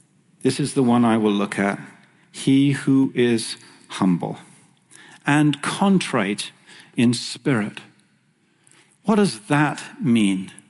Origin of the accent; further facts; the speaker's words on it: England, United Kingdom; now in Canada; when I came from England to Canada